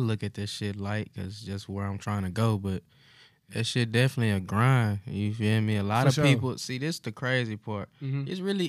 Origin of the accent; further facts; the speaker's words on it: Smackover, Arkansas, United States; Yeah, I'm from Smackover, Arkansas.